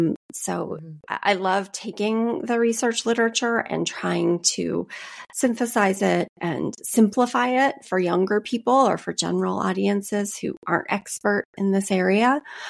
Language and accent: English; United States; No, I'm American.